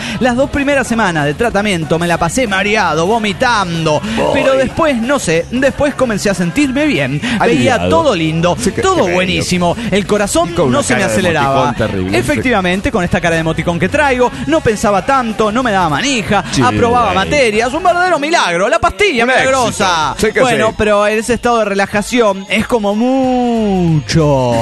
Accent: Tucumán, Argentina; de Tucumán.

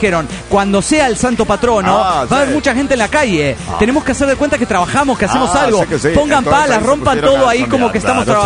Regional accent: Colima, Mexico; de Colima, Colima, México.

